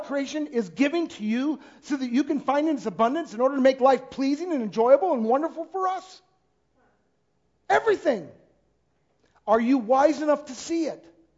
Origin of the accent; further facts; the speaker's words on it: Midwest, United States; I went to Florida seminary. I came from the Midwest.